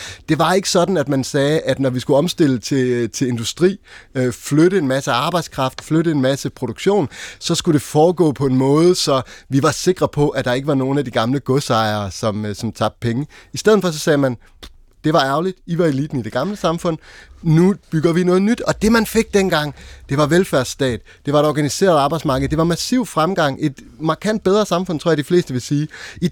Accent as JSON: {"language": "Danish", "region": "Central Denmark Region", "country": "Denmark", "said": "altså jeg kommer fra Midt- og Vestjylland, der er proppet med vindmøller"}